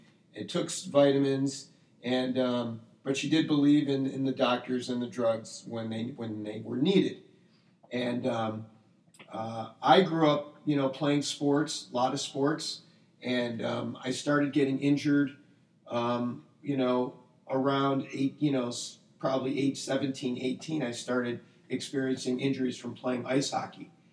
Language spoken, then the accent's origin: English; Michigan, United States; You know, I grew up in Michigan. I am the son of two Holocaust-surviving parents